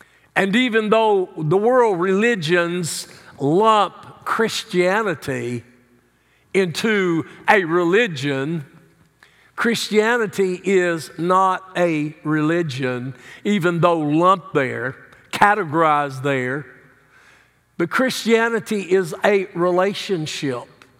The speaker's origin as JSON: {"language": "English", "region": "the South", "country": "United States", "tie": "born or raised there", "said": "I grew up in America. I grew up in the Bible Belt."}